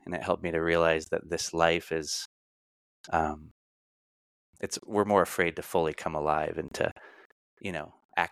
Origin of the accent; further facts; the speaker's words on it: Arizona, United States; And I'm like, well, I'm from Arizona, so what a coincidence.